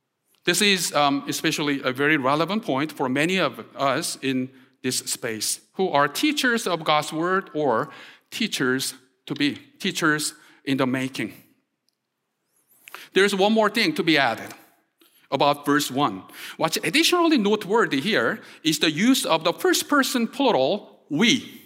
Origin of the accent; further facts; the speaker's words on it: South Korea; accent: Korean; English is a second language; Probably I don't need to do that because I tend to accentuate each and every word with my Korean accent, right?